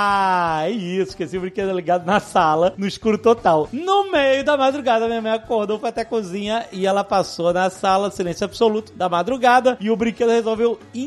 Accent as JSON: {"language": "Portuguese", "region": "Rio de Janeiro", "country": "Brazil", "said": "Mas é que a gente é carioca e eu fiquei feliz de ver o Rio assim, sabe?"}